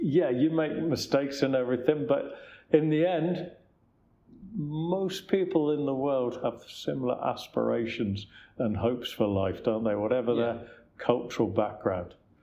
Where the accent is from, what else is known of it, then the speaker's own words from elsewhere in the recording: England, United Kingdom; there's a large Asian community where I grew up in England